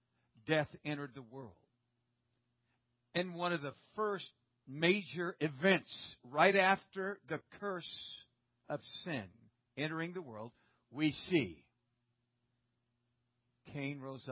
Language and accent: English; United States; it became so apparent to me, as an American, that we're in trouble.